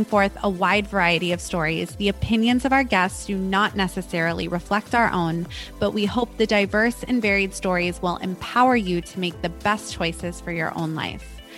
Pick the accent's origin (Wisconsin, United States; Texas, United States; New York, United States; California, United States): California, United States; Malibu; I grew up in Malibu. It's true to old Malibu.